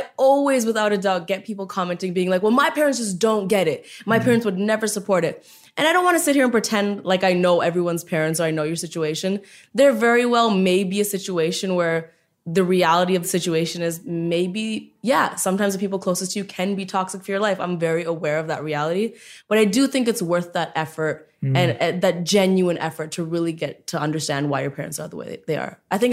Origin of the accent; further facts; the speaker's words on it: India; especially as an Indian woman, a huge, huge deal.